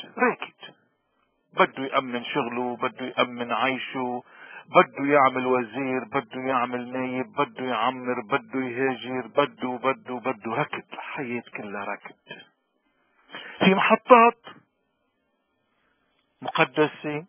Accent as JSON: {"language": "Arabic", "country": "Lebanon", "said": "نحن احوج الناس بالعالم كلبنانيين اليوم ان نوقف نركض"}